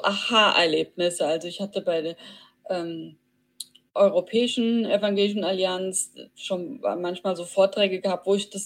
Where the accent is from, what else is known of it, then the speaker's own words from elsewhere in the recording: Rhineland-Palatinate, Germany; born there; Ja, also geboren bin ich im Hunsrück.